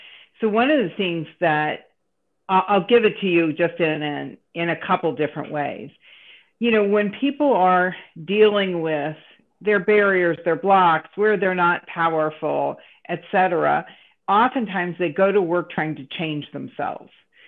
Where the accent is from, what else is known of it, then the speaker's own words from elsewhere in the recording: Dayton, Ohio, United States; moved away; Dayton, Ohio.